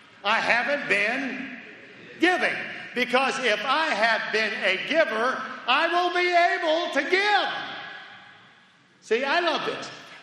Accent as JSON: {"language": "English", "region": "Tennessee", "country": "United States", "said": "I'm from Tennessee."}